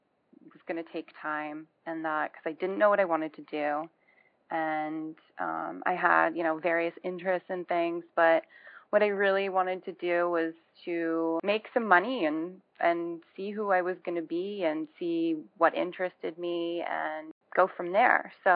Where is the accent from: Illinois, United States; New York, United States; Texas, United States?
New York, United States; And so I guess that's formed my younger years of growing up out on Long Island and with a close-knit family out there